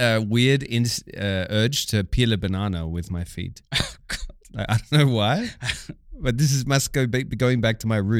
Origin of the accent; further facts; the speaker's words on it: Australia; I'm Australian. You're asking me questions about English? Weil I come from the land down under.